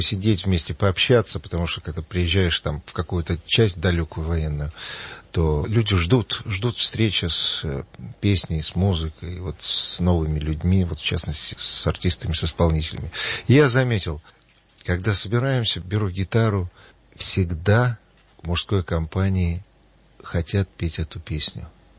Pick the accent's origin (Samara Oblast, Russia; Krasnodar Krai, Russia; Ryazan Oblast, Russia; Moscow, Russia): Ryazan Oblast, Russia; Ryazan; я в детстве своем жил в небольшом городке Рязани, на такой же, может быть, улице небольшой. Почти каждое лето ездил еще в Рязанскую область к бабушке, еще жил в деревне.